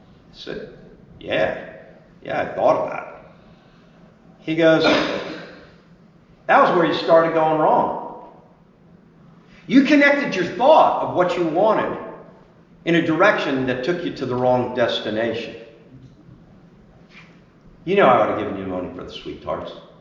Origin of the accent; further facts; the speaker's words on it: New Jersey, United States; I grew up in Island, New Jersey, okay? We went to the First Presbyterian Church of Island.